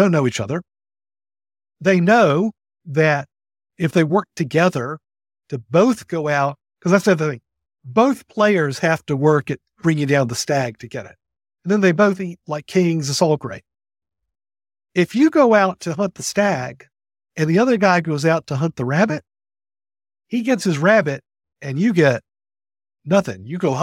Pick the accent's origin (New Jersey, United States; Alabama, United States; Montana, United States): Alabama, United States; I grew up in Alabama, outside of Birmingham. My family's been in North Alabama for a long, long time.